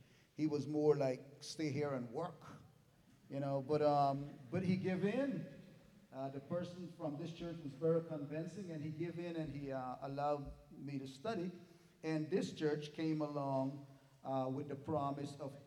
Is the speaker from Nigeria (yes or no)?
no; Roatan, Bay Islands, Honduras; from the islands of Honduras called the Bay Islands, Roatan. And that's where I get my English and my accent from.